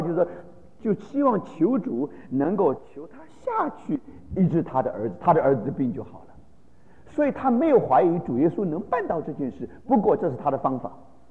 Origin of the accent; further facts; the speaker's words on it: China; 我们中国人所说的只欠东风啊